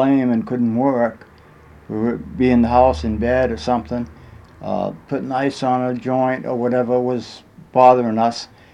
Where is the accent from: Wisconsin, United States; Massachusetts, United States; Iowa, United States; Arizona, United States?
Massachusetts, United States; Brockton; I grew up in Brockton with my family, my mother, father, and I had a total of 10 children in the family. I was one of the 10.